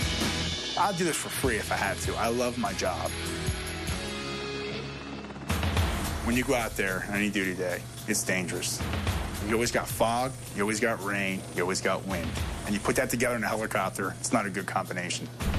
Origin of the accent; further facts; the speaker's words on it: Roxbury, New Jersey, United States; I'm a rescue swimmer. I'm from Roxbury, New Jersey. It's God's country.